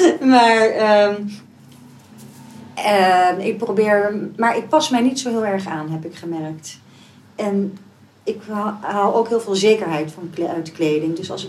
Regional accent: Brussels, Brussels-Capital Region, Belgium; moved away as an adult; now in Amsterdam, Netherlands; Ja, en dan is Amsterdam nog maar een kleine stad hè. Want ik ben opgegroeid in Brussel.

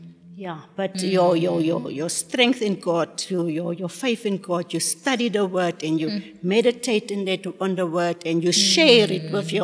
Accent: South Africa; Oh, where are you from? I'm from South Africa.

